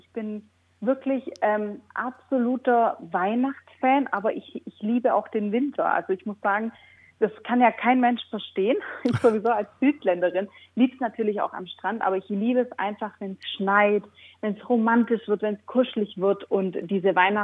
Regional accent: Hechingen, Baden-Württemberg, Germany; also ich komme ja aus Hechingen, aus der gleichen Stadt wie

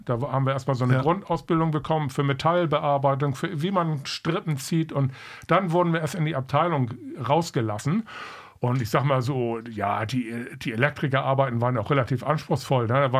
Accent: Neumünster, Schleswig-Holstein, Germany; Ja, also sozusagen geboren wurde ich hier im Krankenhaus, aber die erste Wohnung war am Meisenweg, das war Falderer.

